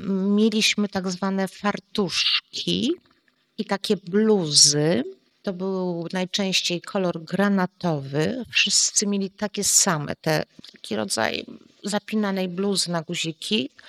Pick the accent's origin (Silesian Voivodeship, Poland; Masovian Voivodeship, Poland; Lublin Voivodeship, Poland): Silesian Voivodeship, Poland; Częstochowa; born there; urodziłam się akurat pod Jasną Górą. Był tam swego czasu szpital ginekologiczny i tam przyszłam na świat.